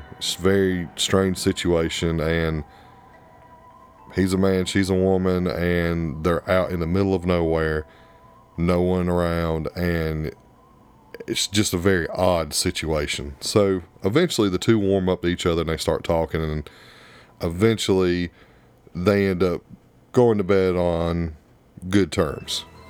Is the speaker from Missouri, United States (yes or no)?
no; South Carolina, United States; which I'm from South Carolina. I don't live in big cities